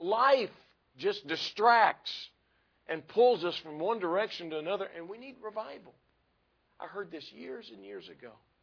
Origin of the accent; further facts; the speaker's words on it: Dallas, Texas, United States; I grew up in Dallas. Does that answer a few things for you?